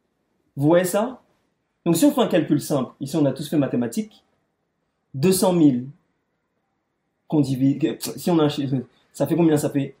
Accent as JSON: {"language": "French", "country": "France", "said": "moi je parle pour la France parce que je suis français"}